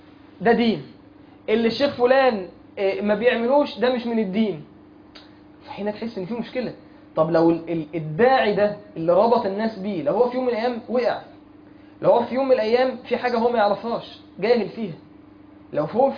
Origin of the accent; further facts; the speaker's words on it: Mansoura, Dakahlia, Egypt; ما شاء الله في شباب عندنا في المنصوره